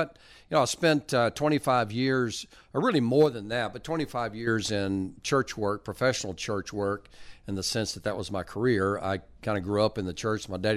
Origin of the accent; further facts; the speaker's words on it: North Carolina, United States; also born or lived in Winchester, Virginia; now in Texas, United States; but I grew up on the West Coast, mostly North Carolina. I was born in Virginia, a town called Winchester, Virginia, where they have statues to me.